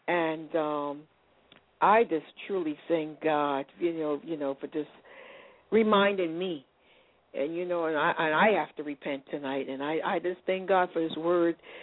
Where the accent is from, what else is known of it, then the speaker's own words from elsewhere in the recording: South Carolina, United States; I'm from South Carolina, and this, I don't know, the connection is really bad